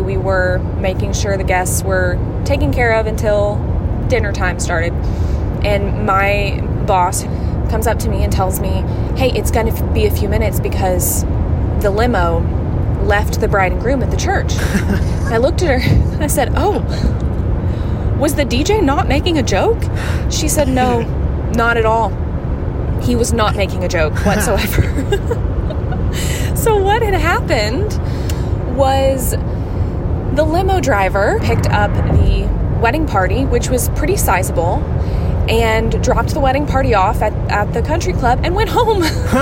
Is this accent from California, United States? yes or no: no; Kentucky, United States; I am from Kentucky